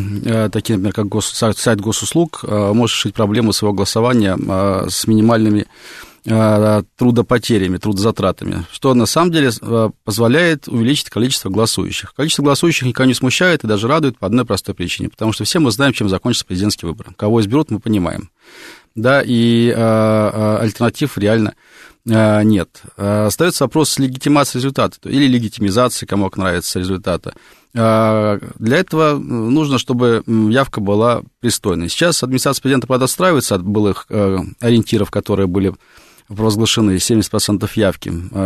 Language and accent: Russian; Russia; Они говорят, вы откуда? Я говорю, из России.